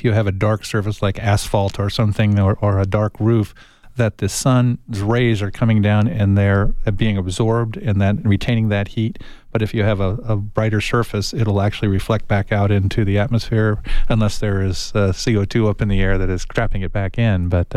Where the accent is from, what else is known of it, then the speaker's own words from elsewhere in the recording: Tucson, Arizona, United States; Terra del Sol Park. Yeah, that's where I grew up.